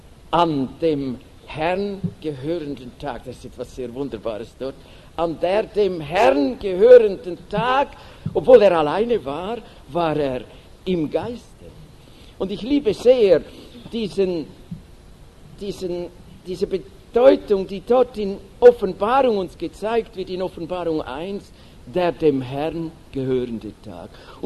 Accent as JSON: {"language": "German", "town": "Wolfhausen", "region": "Zurich", "country": "Switzerland", "said": "in Wolfhausen, wo ich herkomme, gibt es ein kleines Häuschen neben dem Versammlungslokal."}